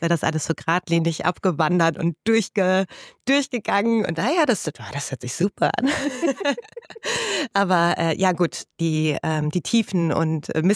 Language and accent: German; Duisburg, North Rhine-Westphalia, Germany; born there; Ich komme aus Duisburg gebürtig